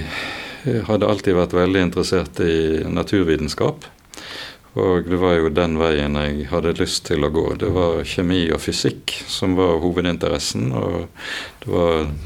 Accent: Bergen, Vestland, Norway; jeg vokste opp oppe på Landås, og der var det også en søndagsskole som lokalt der oppe

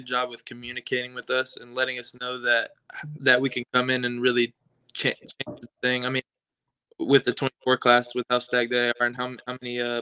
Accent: Florida, United States; So I grew up a Florida Gator fan. Okay. I'm originally from Florida. My family's Florida fans

